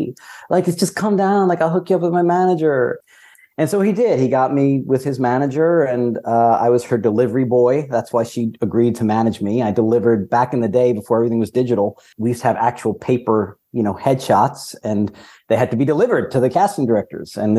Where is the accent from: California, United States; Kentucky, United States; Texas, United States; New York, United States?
New York, United States; Long Island; Long Island, New York, where I was just back for 10 days for the holidays to see my family.